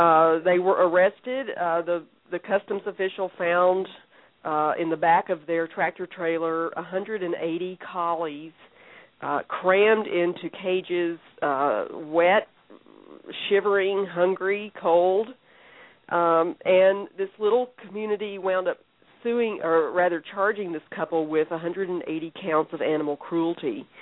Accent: Tennessee, United States; now in Montana, United States; I was a newspaper reporter for about 26 years. I grew up in Tennessee, and I worked in Tennessee and New York and Washington, D.C., before I moved out to Montana about 16 years ago.

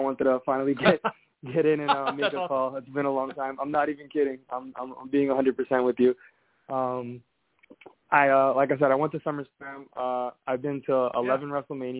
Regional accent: New York, United States; now in Miami, United States; from New York, but currently living in Miami.

